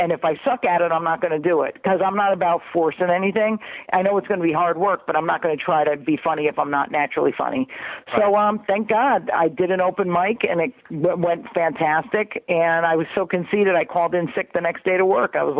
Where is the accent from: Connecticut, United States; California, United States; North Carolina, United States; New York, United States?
Connecticut, United States; Trumbull; It is a town called Trumbull. It's in Fairfield County.